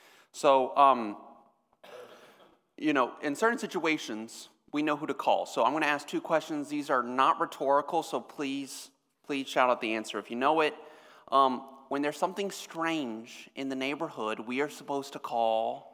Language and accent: English; Austin, Texas, United States; now in Dallas, United States; I am originally from Austin, so I am a Texan, kind of. The People's Republic of Austin is being represented. I went away from Texas for school originally to go to USC, and then I came back and went to SMU